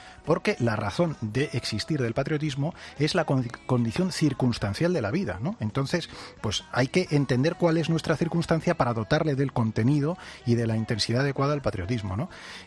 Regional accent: Spain; Para nosotros el patriotismo como españoles

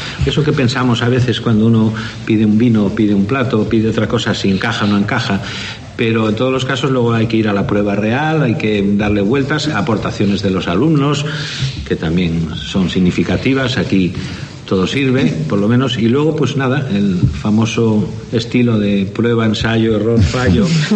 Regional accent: Tapia de Casariego, Asturias, Spain; que somos de Tapia de Casariego, concejo vecino, pero bien llevado y bien avenido

